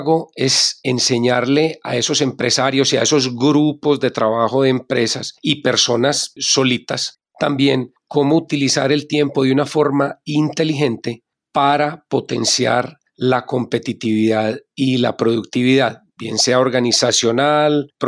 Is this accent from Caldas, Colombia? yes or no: no; Barranquilla, Atlántico, Colombia; accent: costeño; also born or lived in Cali / Bogotá; now in Medellín, Colombia; yo soy colombiano, soy barranquillero, así la gente no lo crea con este acento costeño tan marcado que tengo. Llevo 25 años viviendo acá en Medellín y he rodado pues por muchas ciudades, Cali, Bogotá, incluso por fuera del país he vivido en par de países.